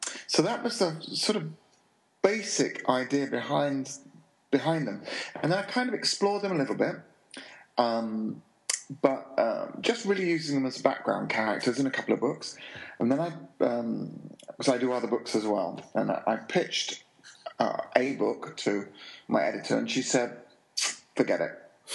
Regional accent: London, United Kingdom; I was born and raised in London, and I like the modernism that blurs into the old London.

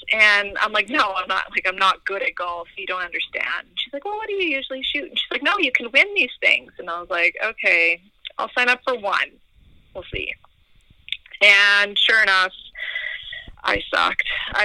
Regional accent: Regina, Saskatchewan, Canada; now in Alberta, Canada; I grew up in Regina, and I moved out to Alberta. Man, it would have been in 2004.

